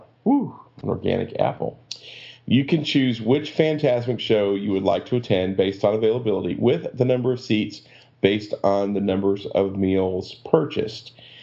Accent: the South, United States; I'm from the South. It's pecan.

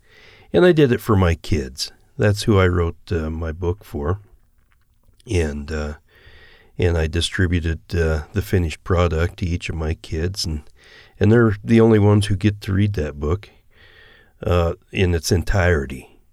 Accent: Salmon, Idaho, United States; And just the fact that you grow up in Idaho, and in central Idaho, a little town called Salmon, was very unique

